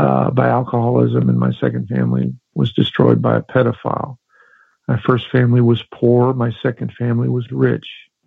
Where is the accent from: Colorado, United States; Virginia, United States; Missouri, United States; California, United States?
Missouri, United States; now in Philadelphia, United States; I currently live in Philadelphia, but I'm not from here. I grew up in Missouri because my great-great-grandfather later settled in northern Arkansas.